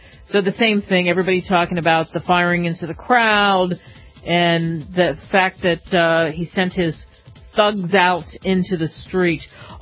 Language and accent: English; Philadelphia, Pennsylvania, United States; Okay, my hometown is Philly, and the paper that I would read there, sometimes I read the Daily News, or sometimes I read the Philly Inquirer